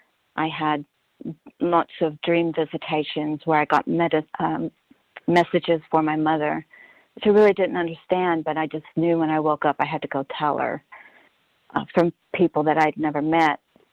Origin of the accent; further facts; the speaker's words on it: the South, United States; growing up in the Bible Belt in the South